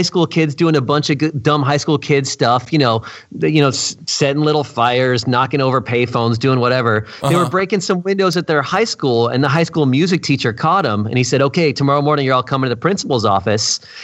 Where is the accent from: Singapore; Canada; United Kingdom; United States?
United States; New York; You know, I grew up in New York City. And so New York, right outside New York City.